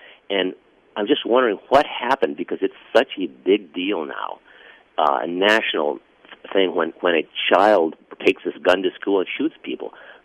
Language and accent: English; Midwest, United States; I grew up in the Midwest and in a rural community in the 50s and 60s